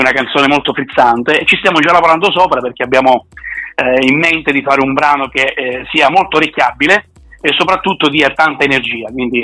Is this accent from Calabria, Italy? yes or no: yes; Calabria, Italy; Io sono calabrese, sono della Calabria, e quindi nella mia regione